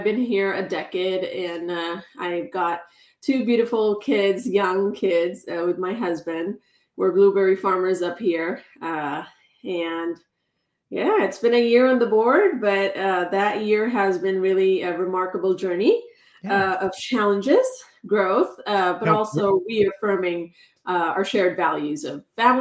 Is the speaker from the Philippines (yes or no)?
yes; Philippines; I was born and brought up in the Philippines. Yeah. But by blood, I am a fully Punjabi blood. Punjabi. It's a state in India. Okay. In the northwest part of it.